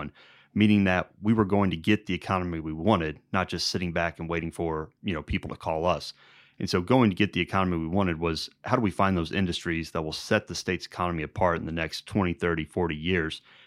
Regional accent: Indianapolis, Indiana, United States; also born or lived in Jeffersonville; I was born down in Jeffersonville. We moved up to south side of Indianapolis, Southport area when I was young, grew up there, and then went down to IU for undergrad and law school.

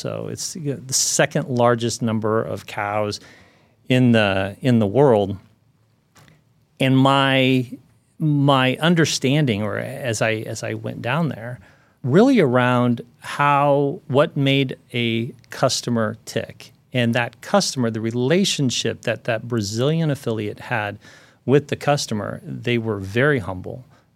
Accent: Indiana, United States; And I grew up in Morgan County, and that just, it started to click.

